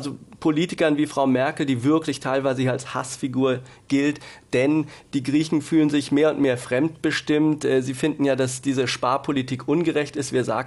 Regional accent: Germany; Also ich kann hier offen zugeben, dass ich als Deutscher unterwegs bin

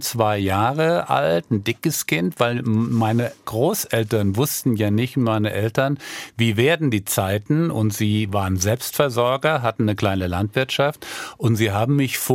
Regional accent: Aschaffenburg, Bavaria, Germany; Und ja, das bayerische Abitur war damals wirklich hart und gut. Die bei uns in Aschaffenburg ein bisschen schwächelten, sind mit dem Bummelzug morgens nach Babenhausen

